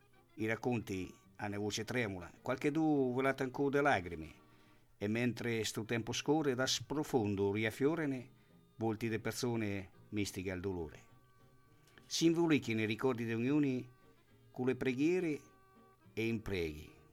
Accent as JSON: {"language": "Italian", "town": "Ancona", "region": "Marche", "country": "Italy", "said": "Il bello è che siamo noi d'Ancona che ci rivolgiamo a sta gente"}